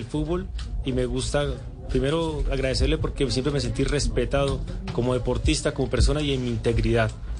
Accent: Colombia; Y nosotros los colombianos necesitamos otras opciones.

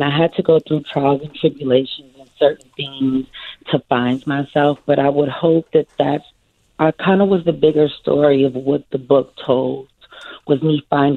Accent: New Orleans, Louisiana, United States; Well, I'm from New Orleans, so you know the cooking is like it's within me.

